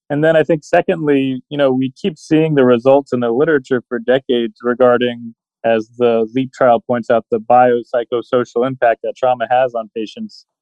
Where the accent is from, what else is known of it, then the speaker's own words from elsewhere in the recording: Miami, Florida, United States; I was raised in Miami by two lovely parents who happened to both be psychologists.